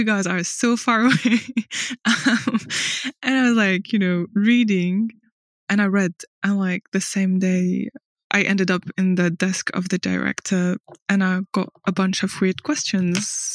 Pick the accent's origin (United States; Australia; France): France; Marseille, Provence-Alpes-Côte d'Azur; English is a second language; moved away; also born or lived in Toulon; So my father is Algerian, my mom is Syrian. I grew up in France between Toulon and Marseille. So Toulon, same, is like in south of France. We seem to have like something for south of France. But most of my life was in Marseille, which is the second biggest city in France, I believe.